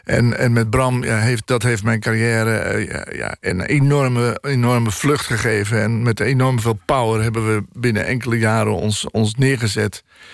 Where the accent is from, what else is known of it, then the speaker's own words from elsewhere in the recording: Friesland, Netherlands; also born or lived in Groningen; Ik ben in Groningen geboren, daar heb ik niets van meegemaakt, want ik was anderhalf toen we naar Friesland gingen, maar ik heb vloeiend Fries gesproken. En ik ben daar kind geweest, in dat Friese landschap, met boerderijen en vee en hooien